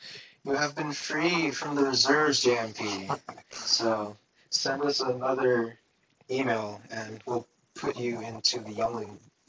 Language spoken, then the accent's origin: English; Philadelphia, Pennsylvania, United States; but I am from Philadelphia, so I am obligated to be a fan of the Flyers.